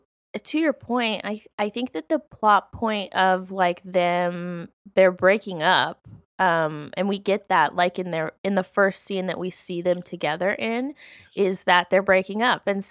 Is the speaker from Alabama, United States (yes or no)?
yes; Alabama, United States; I watched it as a kid growing up in Alabama, right? As a queer kid who, like, would not come out for very many years.